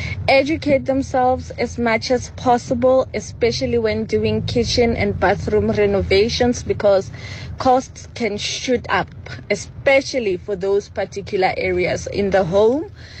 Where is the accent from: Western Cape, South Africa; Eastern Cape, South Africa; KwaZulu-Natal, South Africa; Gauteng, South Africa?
Gauteng, South Africa; Pretoria; from Pretoria, an interior decorator.